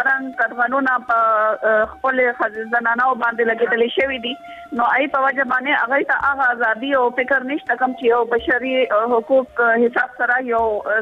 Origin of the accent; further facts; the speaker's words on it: Khyber Pakhtunkhwa, Pakistan; زه خپله چونکې د دیر نه یم